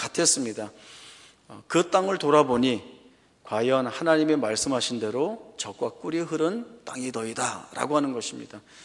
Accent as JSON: {"language": "Korean", "region": "Seoul", "country": "South Korea", "tie": "born or raised there", "said": "저는 어렸을 때 마포에 살았기 때문에 남산타워하고 국회의사당만 지나가면 항상 저주봉이 열리면 되는구나, 그렇게 생각을 해서"}